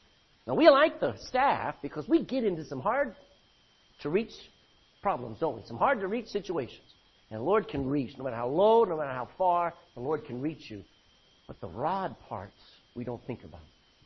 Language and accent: English; Texas, United States; See, we're from Texas, okay? So we talk that way.